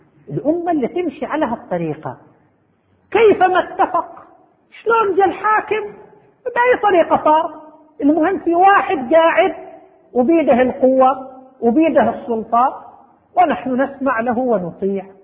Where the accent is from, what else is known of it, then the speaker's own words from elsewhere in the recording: Saudi Arabia; عندنا في المملكة العربية السعودية،